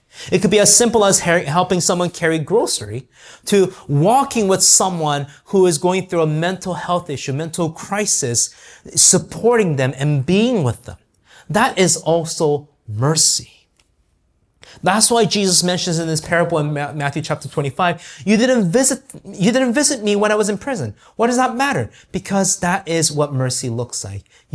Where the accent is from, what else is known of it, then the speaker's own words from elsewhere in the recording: Surrey, British Columbia, Canada; Like, kind of like I said, I'm from Surrey.